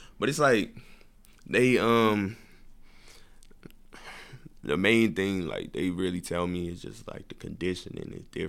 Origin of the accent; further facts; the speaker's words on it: United States; born there; It's just me and, like, two of my brothers that was born in the States.